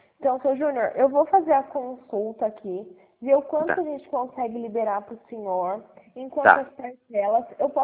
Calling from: Jacareí, São Paulo, Brazil; Não, eu tô em Jacareí.

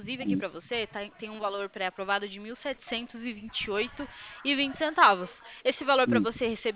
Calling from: São Roque, São Paulo, Brazil; A gente fica aqui em São Roque, no interior de São Paulo.

